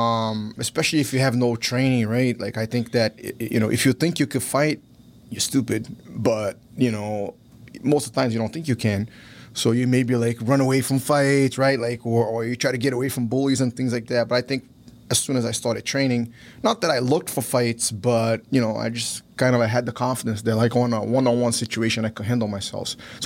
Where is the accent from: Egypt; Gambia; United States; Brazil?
Brazil; Rio de Janeiro; you're a young man growing up in Rio de Janeiro, you got to able to hold your own, you know? And yeah, Brazil is like the Wild West.